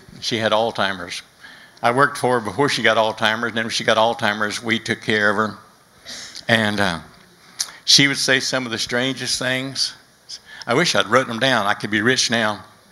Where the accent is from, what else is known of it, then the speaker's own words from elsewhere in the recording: Oklahoma, United States; because I grew up in Oklahoma, and my dad drank all the time, so sometimes there was groceries and sometimes there wasn't.